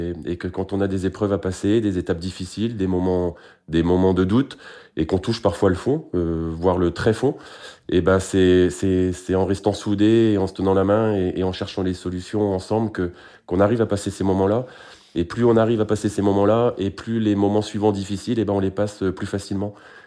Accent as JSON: {"language": "French", "town": "Gourin", "region": "Brittany", "country": "France", "said": "je suis originaire, je suis breton, originaire de Gourin, qui est une petite commune en plein centre Bretagne."}